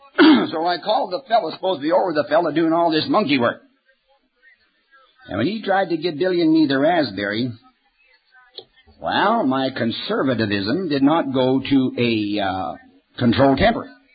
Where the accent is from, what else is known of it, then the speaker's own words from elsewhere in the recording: Canada; born there; Because, see, I was born in Canada